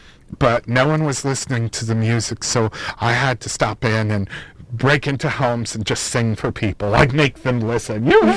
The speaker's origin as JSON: {"language": "English", "region": "New England", "country": "United States", "said": "I'm from New England, so I'm going to say a lobster"}